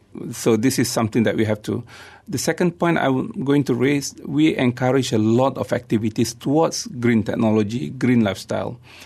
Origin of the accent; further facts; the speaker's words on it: Negeri Sembilan, Malaysia; I'm very grateful because I'm from Negeri Sembilan personally.